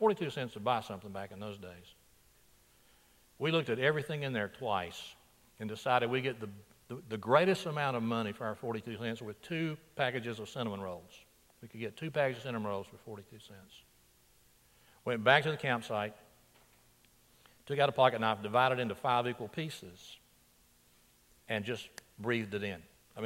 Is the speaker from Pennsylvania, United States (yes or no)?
no; Floral, Alabama, United States; one of our mothers transported us from my hometown, Floral, Alabama, to this campground.